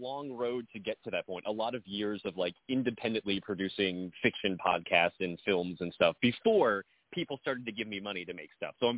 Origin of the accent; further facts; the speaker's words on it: New Jersey, United States; Ever since I was a kid, you know, I was growing up in New Jersey, and New Jersey has a lot of its own ghost legends and, like, local legends.